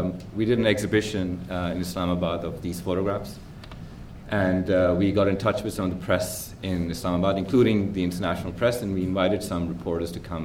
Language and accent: English; United States; I speak as an American photographer, because I always call myself an American photographer